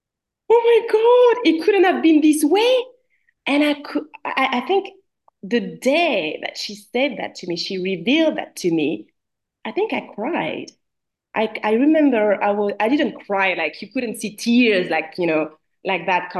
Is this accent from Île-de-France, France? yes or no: yes; Paris, Île-de-France, France; accent: French; English is a second language; now in London, United Kingdom; I live in London, but I'm French. I'm originally from Paris. That's why I have this accent, this French accent.